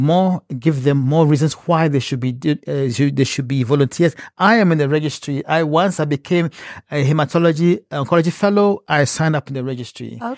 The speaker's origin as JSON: {"language": "English", "country": "Ghana", "tie": "born or raised there", "lives_now": "United States", "said": "And growing up in Ghana, I saw the way sickle cell disease and other chronic illnesses devastated, you know, my friends and families and my patients in the hospital."}